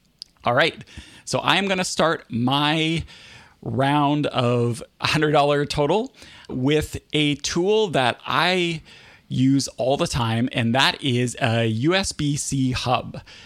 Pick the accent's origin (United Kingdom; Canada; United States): Canada; US dollars, I should say, being Canadian, so $100 US each to invest in a productivity budget